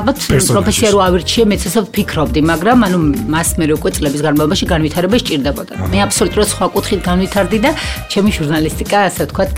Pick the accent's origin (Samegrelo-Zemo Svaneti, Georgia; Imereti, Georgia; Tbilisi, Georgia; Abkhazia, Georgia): Samegrelo-Zemo Svaneti, Georgia; Zugdidi; მე გავიზარდე ზუგდიდში, დავიბადე ძალიან დიდ თბილ ოჯახში